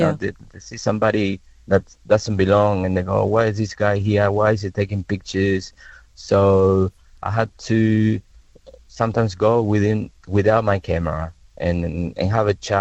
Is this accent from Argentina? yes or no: yes; Argentina; now in Sydney, Australia; I am originally from Argentina. I've been living in Sydney for more than 30 years.